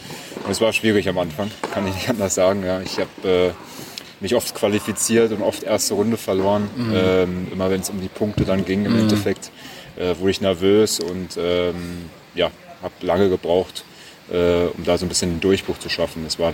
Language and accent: German; Berlin, Germany; ja, ich komme aus Berlin ursprünglich. Meine Eltern haben eine Konditorei, da bin ich groß geworden